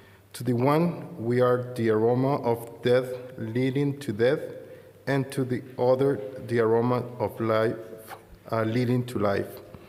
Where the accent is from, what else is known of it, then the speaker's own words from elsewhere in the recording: Honduras; English is a second language; moved away as an adult; also born or lived in London; now in United Kingdom; I'm from Honduras. I came here like 3 weeks ago.